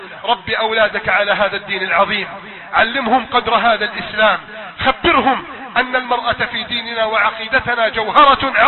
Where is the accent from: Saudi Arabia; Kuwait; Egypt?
Egypt; اللهم احفظ بلدنا مصر من كيد الكائدين